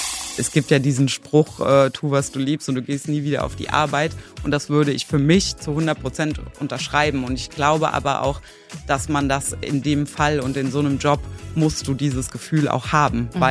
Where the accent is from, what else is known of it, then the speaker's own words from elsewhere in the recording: Andernach, Rhineland-Palatinate, Germany; ich komme aus Andernach. Das ist eine Kleinstadt auch direkt am Rhein. Bin da auch geboren, also schon immer als Landei groß geworden, im Gegensatz zu dir. Ja, bin auf dem elterlichen Betrieb groß geworden.